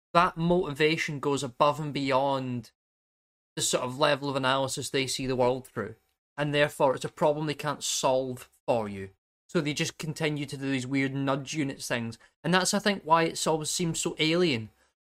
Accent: Glasgow, Scotland, United Kingdom; I grew up in Glasgow, and given the bits of that I grew up in, and how very much it was all a new town

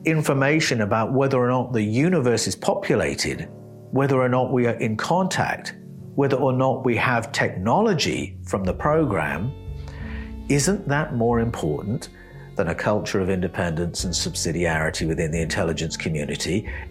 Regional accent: United Kingdom; where I grew up in Great Britain

